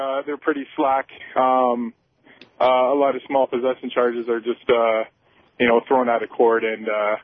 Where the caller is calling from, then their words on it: Sarnia, Ontario, Canada; I'm calling from Sarnia.